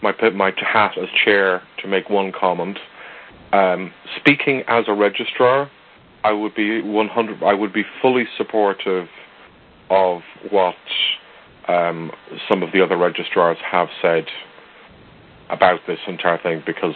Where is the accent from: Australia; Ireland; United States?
Ireland; which isn't a challenge for me. I am Irish, after all.